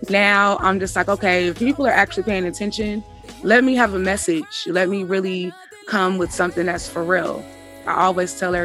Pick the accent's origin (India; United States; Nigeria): United States; Richmond, Virginia; Again, I'm from Richmond. I just be wanting to make sure my hair looking cute on stage.